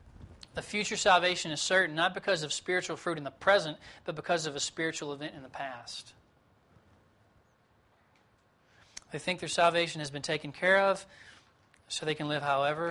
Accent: Southeast, United States; I grew up in the Southeast and pretty familiar with this area.

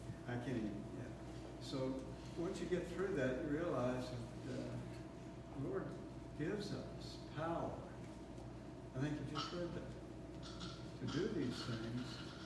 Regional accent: Texas, United States; Using the metaphor of a ranch, I grew up in Texas.

